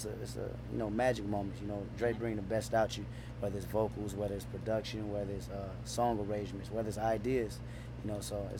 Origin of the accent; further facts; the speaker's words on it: Compton, California, United States; I'm from Compton, so